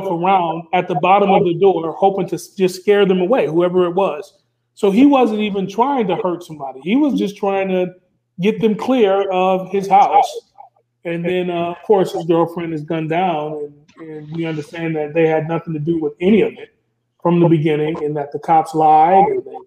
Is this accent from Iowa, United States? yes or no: no; Minnesota, United States; Like I said, I'm from Minnesota.